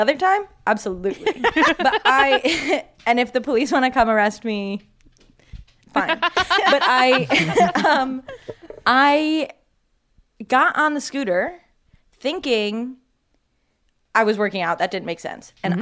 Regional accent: Cleveland, Ohio, United States; I'm from Cleveland, and they tried Bird in Cleveland, and too many people were throwing it into Lake Erie.

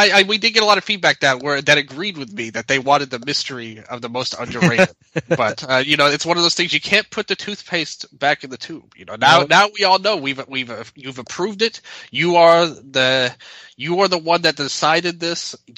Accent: Memphis, Tennessee, United States; You know, Memphis, you know, I always have love for my hometown, no matter what happens.

